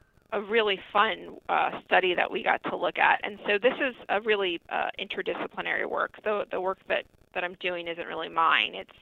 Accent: New Jersey, United States; I don't think I'd actually ever been to Tennessee before, and I grew up in New Jersey, so that's pretty sad.

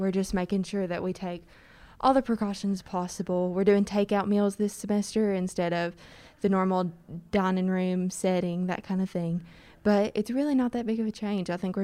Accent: Lafayette, Louisiana, United States; I'm from Lafayette, and I'm a junior at Tech currently.

